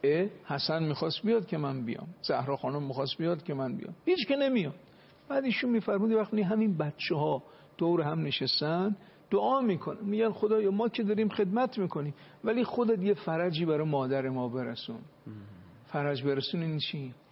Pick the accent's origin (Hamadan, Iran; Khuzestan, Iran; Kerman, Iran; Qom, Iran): Qom, Iran; born there; ما هم در قوم به دنیا آمدیم.